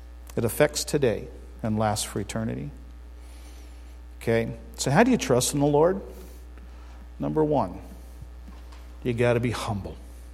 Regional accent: Arizona, United States; Hey, I'm from Arizona. I've watched a flash flood.

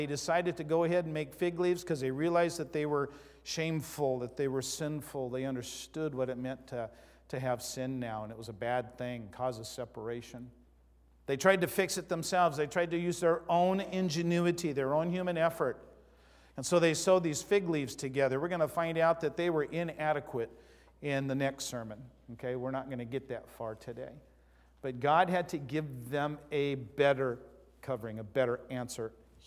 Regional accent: Southwest, United States; born there; my girls are born and raised in the Northwest. They don't know what the Southwest is like, and Carrie and I do. That's where we were born.

